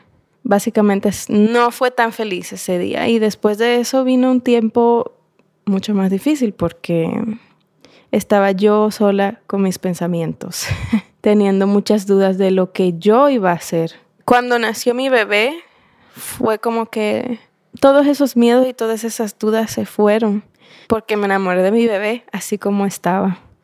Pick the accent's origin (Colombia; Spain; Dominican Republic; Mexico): Dominican Republic; yo soy de la República Dominicana.